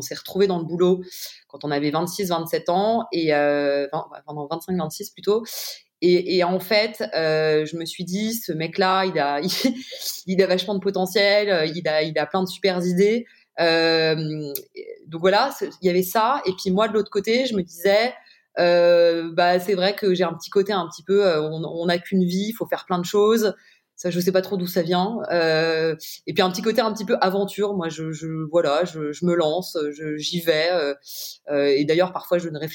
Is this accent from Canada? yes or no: no; Paris, Île-de-France, France; J'ai grandi à Paris.